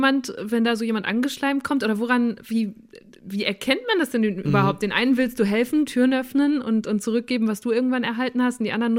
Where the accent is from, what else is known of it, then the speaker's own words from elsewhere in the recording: North Rhine-Westphalia, Germany; Ich komme aus Münsterland. Münsterland. Bin gar nicht weit weg von Castrop Rauxel.